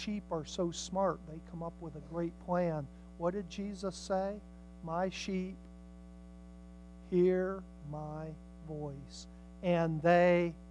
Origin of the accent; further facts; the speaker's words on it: United States; Because growing up in America, I just was not prepared for what it's like in Israel.